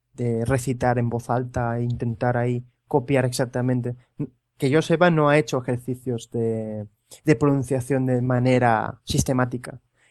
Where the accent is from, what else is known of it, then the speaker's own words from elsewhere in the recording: Spain; se olvida que soy español